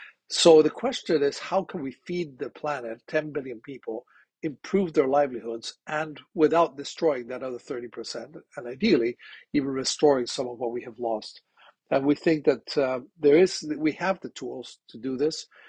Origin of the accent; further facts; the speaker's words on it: Colombia; English is a second language; the tropical Andes, which is where I'm from, I grew up in Colombia.